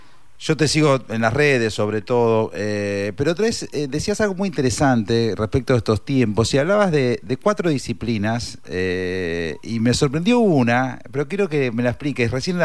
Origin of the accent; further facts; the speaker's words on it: Florida, Buenos Aires Province, Argentina; yo soy de Florida